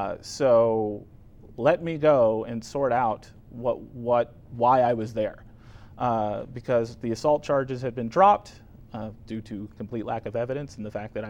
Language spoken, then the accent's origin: English; Washington, District of Columbia, United States; now in Las Cruces, United States; I was born and raised in Washington, D.C., grew up there, lived there for 35 years.